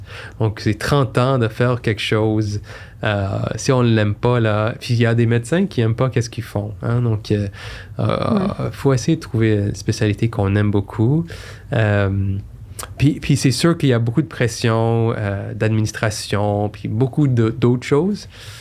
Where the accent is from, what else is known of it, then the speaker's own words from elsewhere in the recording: Montreal, Quebec, Canada; born there; Je voulais toujours revenir. Je suis né à Montréal. Je voulais revenir.